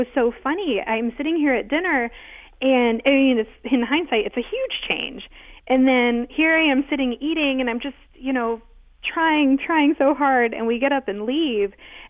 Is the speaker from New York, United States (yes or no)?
yes; Brooklyn, New York, United States; So I grew up in Brooklyn, New York.